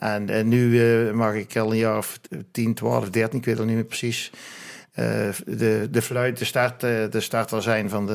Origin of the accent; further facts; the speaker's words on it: Boxmeer, North Brabant, Netherlands; ik kwam uit Boksmeer.